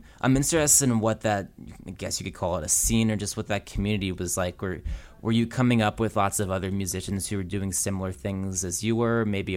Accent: New Jersey, United States; Because I'm from New Jersey too.

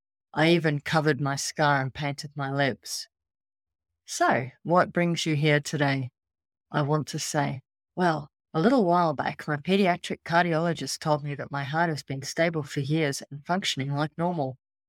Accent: Brisbane, Queensland, Australia; born there; I was born here in Brisbane

